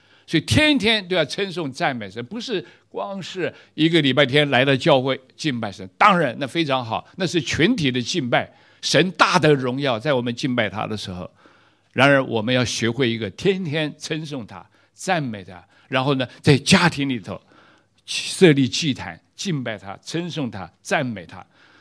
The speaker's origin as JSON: {"language": "Chinese", "country": "China", "said": "我们看到我们中国人开始改革开放"}